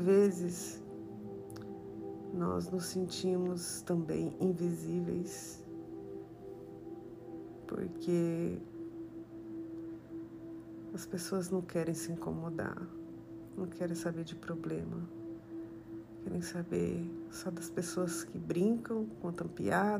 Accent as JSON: {"language": "Portuguese", "country": "Brazil", "moved": "yes", "said": "E como eu sou do Brasil, e isso eu vi muito lá, e ainda existe até hoje"}